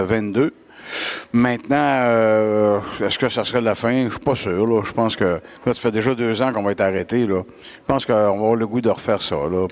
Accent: Lévis, Quebec, Canada; je vais être à Lévis à l'Anglicane, dans mon patelin.

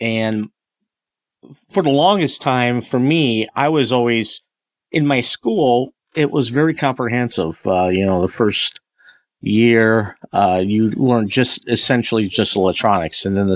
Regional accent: Michigan, United States; Born and raised in Michigan, but I was born outside of greater Detroit, and then we moved up to northern Michigan, I think, in 77, I think.

